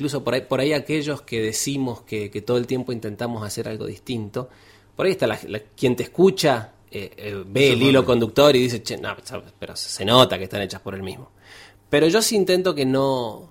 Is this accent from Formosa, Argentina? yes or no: no; San Rafael, Mendoza, Argentina; born there; also born or lived in Buenos Aires; yo nací en San Rafael y después estuve acá en Mendoza capital 2 años más o menos y después ya me fui a Buenos Aires